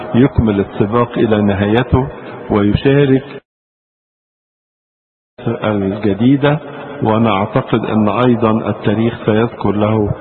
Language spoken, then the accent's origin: Arabic; Egypt; ففي كل زمن يوجد ويرتب الله من يكون حكيما لكي ما يقود بلادنا مصر